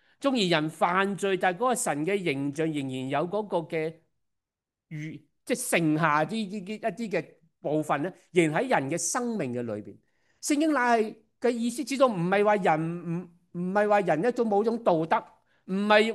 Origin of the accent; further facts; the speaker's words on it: Hong Kong; 我自小其实都接触很多不同宗教，我自小在香港长大